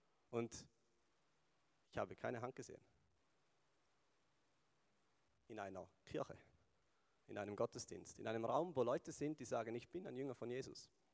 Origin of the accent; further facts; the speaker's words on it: Switzerland; gehören wir als Schweizer zu den privilegierten 1% der Top-Reichen.